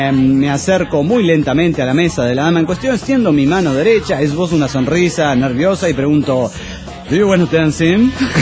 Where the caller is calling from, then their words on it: Ecatepec, State of Mexico, Mexico; de Catepec